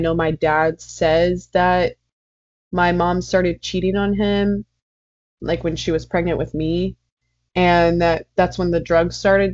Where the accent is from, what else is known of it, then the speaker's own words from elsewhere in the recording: Long Branch, New Jersey, United States; born there; So I was born in Long Branch, and my sister was born in Morristown.